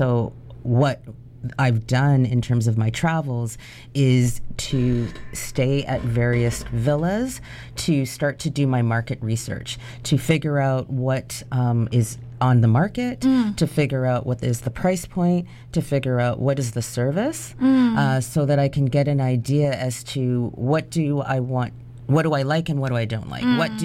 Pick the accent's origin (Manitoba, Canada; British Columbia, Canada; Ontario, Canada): Ontario, Canada; Toronto; being raised in Toronto is the next best thing because the community that I was raised in had a very large Jamaican population as it is.